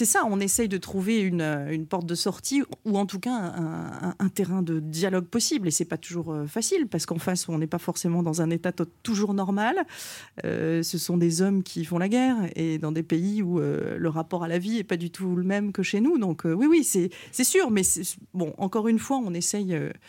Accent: Locmariaquer, Brittany, France; also born or lived in Rennes; Alors je suis née à Rennes, mais je suis arrivée à Locmariaquère, qui est à l'entrée du golfe du Morbihan quand j'avais quelques mois. Donc j'y ai vraiment passé toute mon enfance.

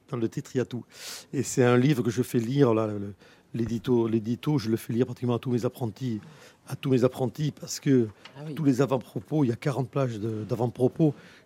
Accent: Nouvelle-Aquitaine, France; Les merveilles, c'est un biscuit qu'on fait chez nous en Béarn quand on revient à 4 heures.

